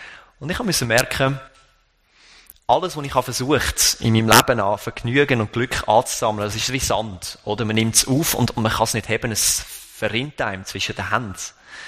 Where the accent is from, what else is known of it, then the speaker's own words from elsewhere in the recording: Wohlen, Aargau, Switzerland; now in Dietlikon, Switzerland; in meinem Nachnamen versteckt sich eigentlich schon ziemlich viel, weil ich komme tatsächlich von Wohlen. Und das liegt im Kanton Aargau, also ich bin eigentlich ein gebürtiger Aargauer.